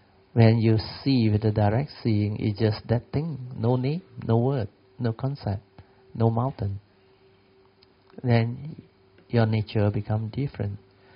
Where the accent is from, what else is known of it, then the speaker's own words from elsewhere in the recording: Malaysia; I was invited as a Malaysian speaker.